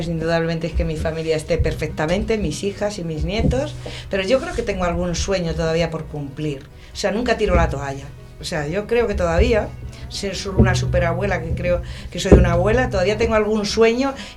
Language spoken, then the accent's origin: Spanish; Extremadura, Spain; also born or lived in Puertollano / Madrid; Pues yo en Extremadura, porque soy extremeña y estuve los primeros años en primaria